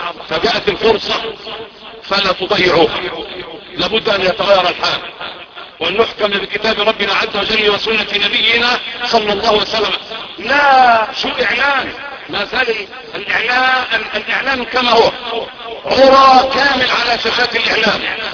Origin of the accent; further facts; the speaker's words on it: Egypt; اللهم احفظ بلدنا مصر من كل سوء.